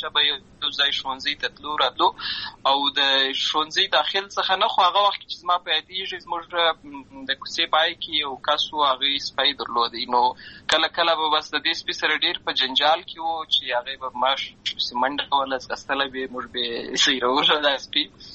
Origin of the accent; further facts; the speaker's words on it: Lashkar Gah, Helmand, Afghanistan; also born or lived in Uruzgan; زه په اصل کې د اروزګان ولایت یم، اما زه په هلمند ولایت لشکرګاه کې پیدا شوی یم. همالته لوی شوی یم، همالته مې ښوونځی لوستی دی